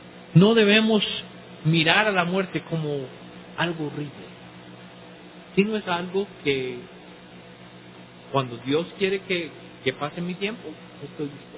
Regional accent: United States; especialmente en mi país, en los Estados Unidos

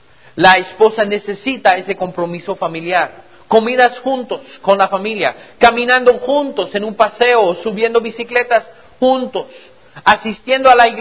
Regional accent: United States; son importantes para nosotros siendo norteamericanos

